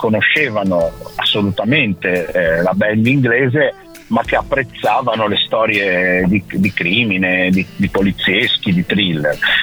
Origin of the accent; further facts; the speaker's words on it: Liguria, Italy; moved away as an adult; now in United Kingdom; Io sono ligure di nascita e ho vissuto in Liguria per 40 anni prima di trasferirmi qui in Inghilterra.